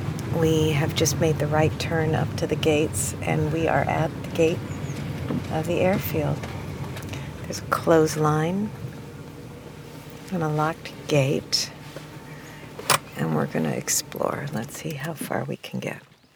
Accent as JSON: {"language": "English", "town": "San Francisco", "region": "California", "country": "United States", "said": "from San Francisco."}